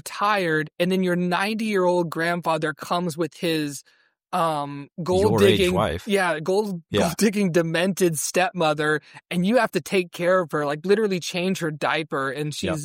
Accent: United States; it's very impactful to read this as an American

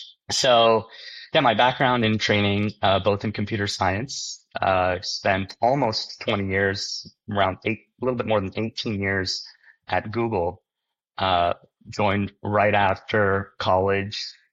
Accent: India; So I'm from India, and in India, gold is sort of embedded culturally into our DNA.

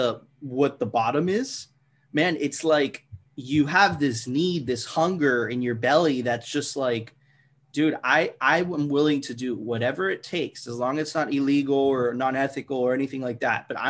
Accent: Miami Beach, Florida, United States; So I was struggling at the time with drugs, because I grew up with drugs in Miami Beach.

